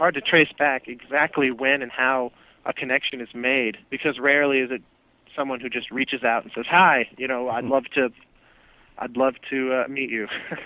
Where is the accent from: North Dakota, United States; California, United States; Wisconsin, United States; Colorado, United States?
Colorado, United States; Denver; moved away as an adult; I grew up in Denver, Colorado, mm-hmm. and, you know, it's not like the cultural capital of the world.